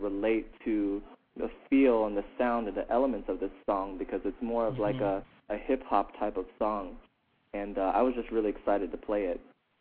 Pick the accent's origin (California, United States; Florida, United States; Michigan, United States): Florida, United States; Tampa; And I actually have a CD release party in Tampa on Wednesday here in my hometown.